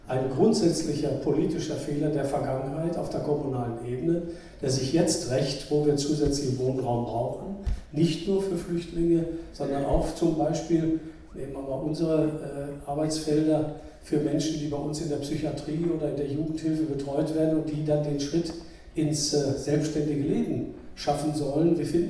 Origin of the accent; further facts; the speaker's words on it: Salzgitter, Lower Saxony, Germany; hier in den Städten wie Laatzen, Hannover, Salzgitter, wo ich herkomme